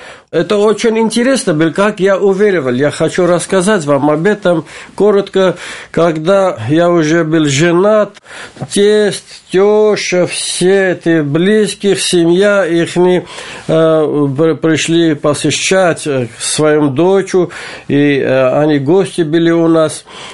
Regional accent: Artashat, Ararat, Armenia; Russian is a second language; now in Moscow, Russia; Я армянин. Я родился в Армении. Город Арташат. Арташат – это старинный город, который находится возле горы Арарата. Я там родился, и там вырос, там жил. Ну, сейчас я в Москве живу, но я всю жизнь я провел в Арташате, в Армении.

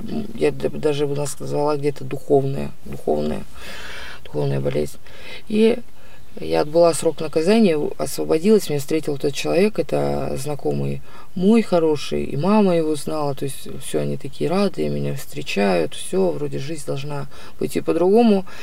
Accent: Ukraine; И все, и приходит, а я с Украины, меня по 91-й статье обязательно должны были посадить до суда, обязательно.

